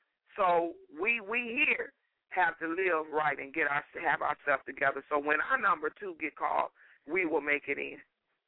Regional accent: United States; I was born and raised in America. I'm African American, but everybody called me African.

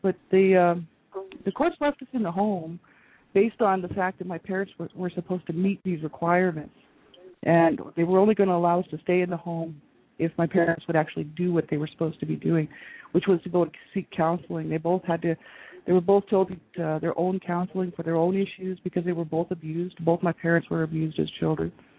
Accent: New Mexico, United States; born there; So my parents were from Canada, and they moved down to the States, and I was born in New Mexico.

